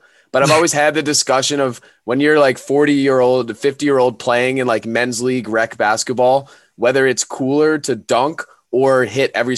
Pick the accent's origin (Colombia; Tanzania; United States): United States; Philadelphia, Pennsylvania; people, I'm from the other side. I'm from Philadelphia. So people down on my side of Pennsylvania aren't fond of the Nittany Lions.